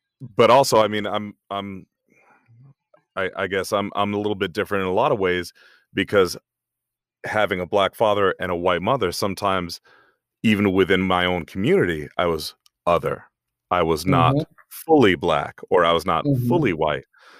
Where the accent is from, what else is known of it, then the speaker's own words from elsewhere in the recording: New York, United States; also born or lived in Huntsville, Alabama / Germany; I was born in Huntsville, Alabama, and, raised in Germany. I'm an army brat, so we moved around quite a bit. My father spent 21 years in the army. We ended up settling in upstate New York. That's where I went to high school